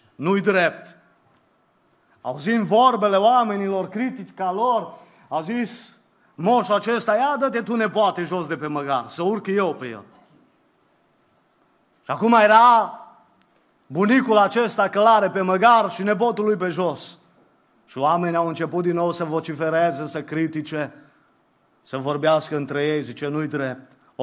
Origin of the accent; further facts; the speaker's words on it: Transylvania, Romania; cum zice ardeleanul, că eu sunt ardelean